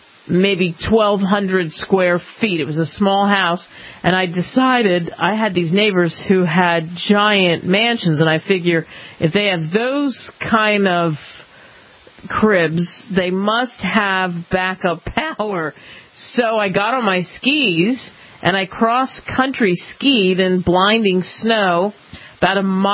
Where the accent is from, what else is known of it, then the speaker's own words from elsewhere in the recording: Colorado, United States; I grew up in Colorado, and we're kind of used to that thing here.